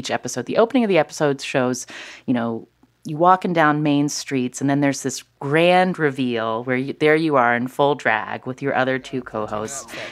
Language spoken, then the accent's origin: English; Charleston, West Virginia, United States; Oh, I grew up in Charleston, West Virginia.